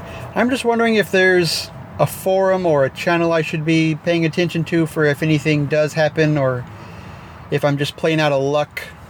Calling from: California, United States; I'm calling from California.

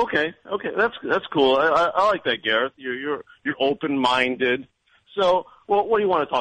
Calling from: Orlando, Florida, United States; No, actually, Orlando.

